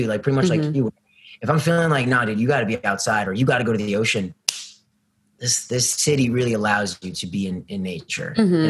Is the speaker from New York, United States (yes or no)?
yes; New York, United States; And so my family home, we're from New York, and we have a home upstate, about an hour and a half, very close to where they had the original Woodstock in the 1960s. So like, it's by Bethel, New York.